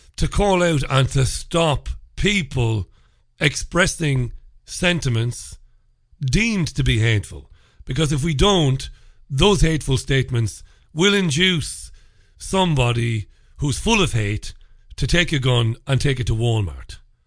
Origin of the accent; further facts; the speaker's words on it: Ballybeg, Munster, Ireland; I grew up in Ireland, you know. I grew up in a place called Ballybeg in Waterford in Ireland. We were on the edge of the countryside. We were a couple of miles away from Waterford city centre, maybe 3, and we were on the edge of the countryside.